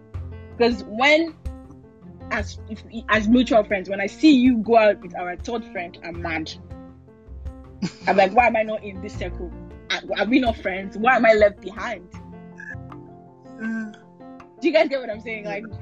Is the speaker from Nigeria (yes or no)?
yes; Nigeria; now in France; most of my friends are in Nigeria, like people I grew up with there in Nigeria